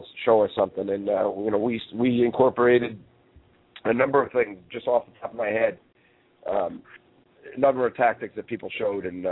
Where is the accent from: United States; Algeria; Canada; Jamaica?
United States; New England; You know, I am from New England, though. We talk fast.